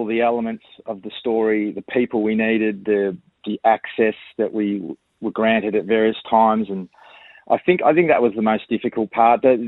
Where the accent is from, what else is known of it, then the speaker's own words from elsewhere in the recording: Australia; as an Australian